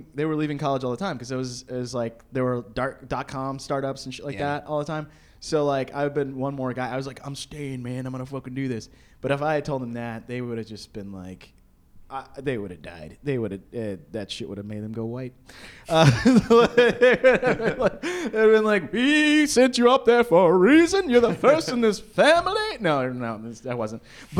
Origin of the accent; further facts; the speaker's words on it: Dallas, Texas, United States; I grew up in Texas, in Dallas, Texas, in the suburbs of Dallas, which was like